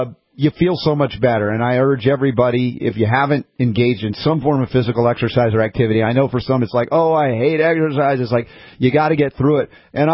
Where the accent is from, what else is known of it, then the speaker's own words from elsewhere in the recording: United States; I grew up with sports in America.